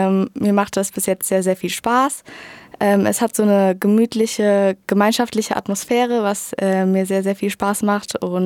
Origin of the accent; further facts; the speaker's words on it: Worms, Rhineland-Palatinate, Germany; Also ich komme aus Worms und ich gehe in die 11. Klasse des Rudi-Stefan-Gymnasiums in Worms, ja.